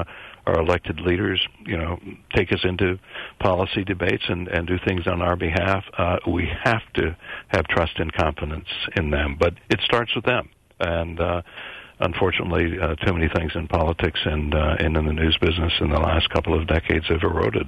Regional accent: Minnesota, United States; now in Boston, United States; Can I send you some of our snow from Boston? I grew up in Minnesota

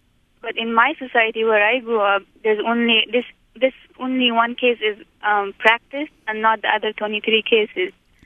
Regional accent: Afghanistan; moved away; I came from Afghanistan to Karama, and with thinking to learn more

